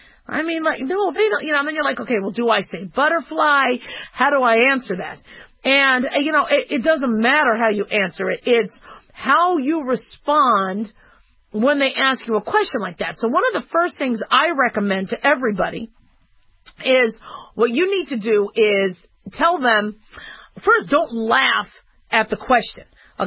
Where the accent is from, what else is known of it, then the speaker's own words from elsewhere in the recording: Las Vegas, Nevada, United States; Okay, so, I'm from Vegas.